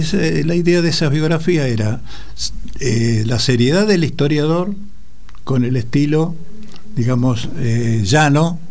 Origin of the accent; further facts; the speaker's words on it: Rosario, Santa Fe, Argentina; now in Buenos Aires, Argentina; Yo estoy aporteñado de varias décadas, sin pero duda. Sigo siendo rosarino